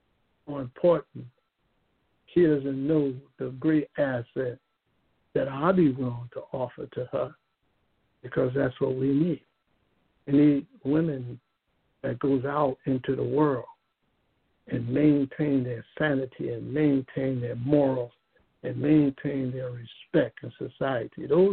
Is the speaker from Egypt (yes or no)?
no; United States; whoa, I love that I'm American.